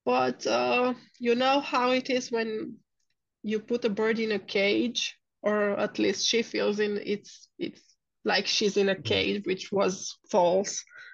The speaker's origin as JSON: {"language": "English", "town": "Turda", "region": "Cluj County", "country": "Romania", "tie": "born or raised there", "said": "I come from a Christian family. I grew up in my hometown in Turda for 19 years. I used to live there, and then I had to move to this other place to study."}